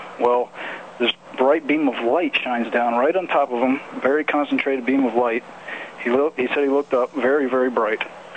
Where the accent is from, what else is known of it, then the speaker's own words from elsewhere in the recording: United States; I'm an American citizen, I'm a taxpayer.